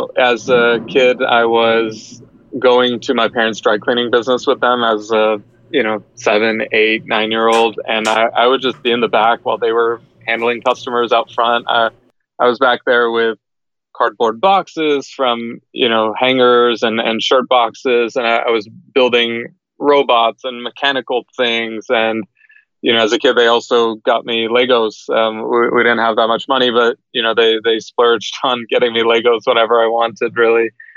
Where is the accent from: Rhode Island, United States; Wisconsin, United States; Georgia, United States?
Georgia, United States; also born or lived in Karachi, Pakistan; I was born in Karachi, Pakistan, and we immigrated to the U.S. when I was about 3 years old. So I grew up outside of Atlanta, just in the suburbs. And, you know, nothing special, just a typical suburban Georgia.